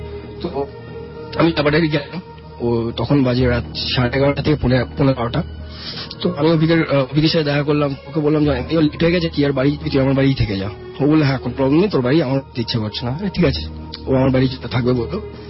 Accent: Chittagong, Chittagong Division, Bangladesh; now in Kolkata, India; আমি চিটাগাং ছেলে, বাট পড়াশোনার কারণে আমি কলকাতায় থাকি।

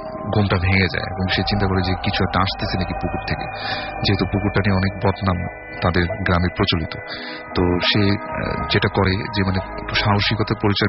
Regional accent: Dhaka, Dhaka Division, Bangladesh; পুরান ঢাকা থেকে এসেছি।

